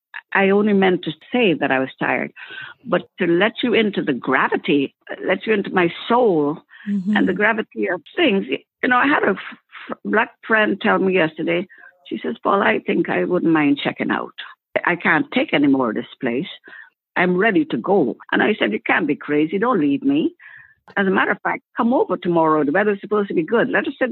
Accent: Guyana; also born or lived in England; now in Canada; I'm from Guyana, where it was peaceful. And then England, which their problems were far removed from a little person like me.

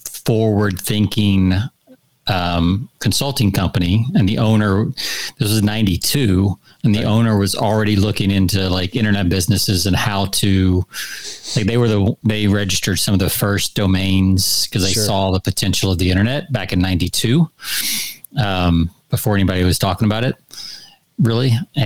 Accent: Georgia, United States; I mean, Jonathan, did you ever see a name like that growing up in Georgia? No. No. We're just redneck boys drinking beer.

